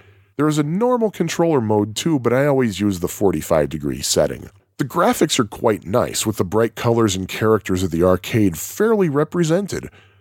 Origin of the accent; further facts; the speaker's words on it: Bourbonnais, Illinois, United States; When I was a child back in the early 80s, growing up in Bourbonnais, Illinois